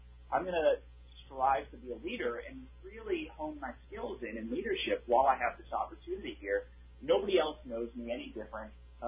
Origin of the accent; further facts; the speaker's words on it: Clearwater, Florida, United States; I'm from Tampa. I'm actually from Clearwater originally, so I boomeranged myself back here after a couple of years.